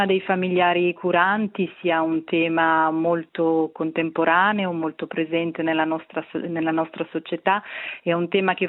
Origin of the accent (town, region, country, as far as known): Brissago, Ticino, Switzerland; born or raised there